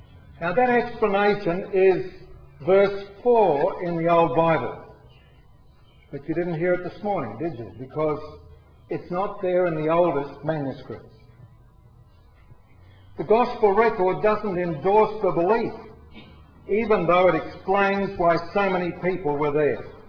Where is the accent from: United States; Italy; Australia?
Australia; Stanthorpe, Queensland; I was born in Mergan 4 years later. When I was eight, we were living in Stanthorpe, that place that gets mentioned when they're talking about the weather.